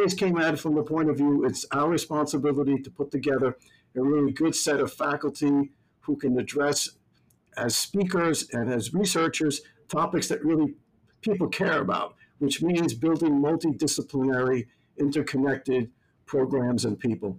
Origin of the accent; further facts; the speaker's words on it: Bronx, New York, United States; As you know, I was brought up in the South Bronx, about a 10-minute walk from Yankee Stadium, with a population density of about 80,000 people per square mile. And this was a working class neighborhood.